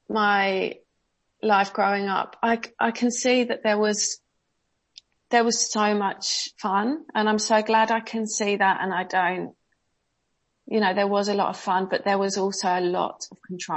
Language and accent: English; South East England, United Kingdom; I grew up in Surrey, a suburb just south of London.